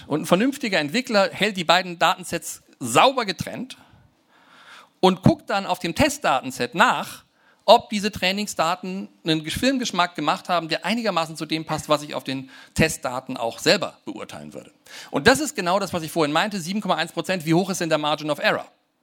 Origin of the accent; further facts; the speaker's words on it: Braunschweig, Lower Saxony, Germany; Ich komme aus Braunschweig, ich darf das sagen.